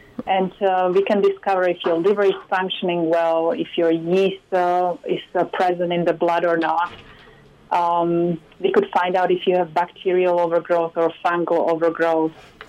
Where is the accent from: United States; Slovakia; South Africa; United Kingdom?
Slovakia; moved away; because we are both from Slovakia